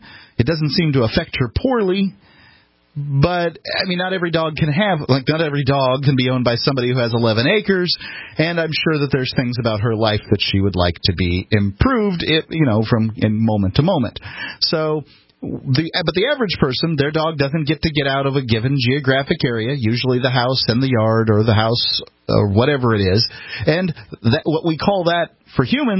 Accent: Bradenton, Florida, United States; I'm from Bradenton, Florida, and I can tell you, you know, from the location that these folks were at, Linger Lodge Road, that, and, you know, I was born in that area. I grew up in that area.

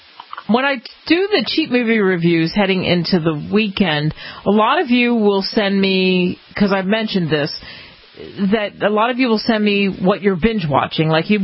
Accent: New Jersey, United States; So for me, growing up in South Jersey, Philly, Wawa was a big deal, the Wawa convenience stores

